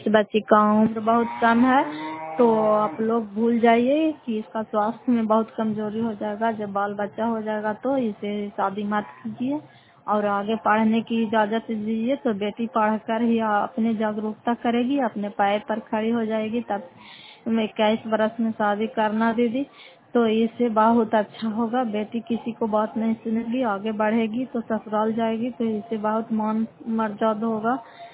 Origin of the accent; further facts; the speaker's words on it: Fatehpur, Bihar, India; घर फतेहपुर, पंचायत मकरौता, जिला नालंदा, करापत्रा प्रखंड की निवासी हूं।